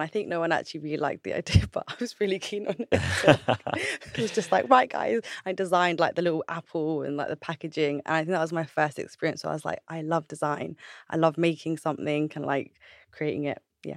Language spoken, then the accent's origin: English; Camden Town, London, United Kingdom; I grew up in Camden Town, not too far from here, from Haggerston. And my parents came to London in the 80s as immigrants. And I essentially just grew up in Camden.